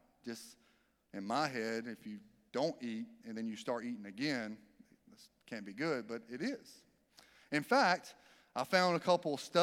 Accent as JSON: {"language": "English", "region": "the South", "country": "United States", "tie": "born or raised there", "said": "I grew up in the South. Our vegetables are no longer vegetables when we're done cooking them."}